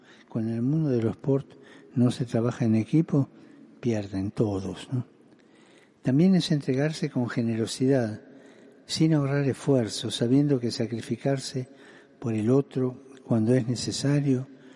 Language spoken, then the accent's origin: Spanish; Argentina; tantas experiencias que como argentino viví en mi propia carne